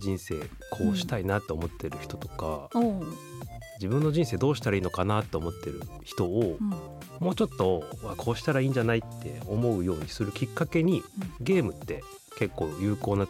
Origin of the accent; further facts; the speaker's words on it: Kyotango, Kyoto, Japan; now in Higashihiroshima, Japan; まあ、京都の、京丹後市っていうところが出身地です。